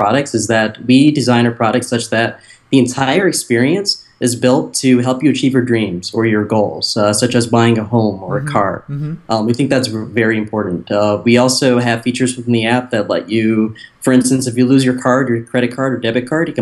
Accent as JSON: {"language": "English", "region": "Michigan", "country": "United States", "tie": "born or raised there", "said": "in 2010, I actually saw an opportunity in my hometown in Michigan to work with a credit union."}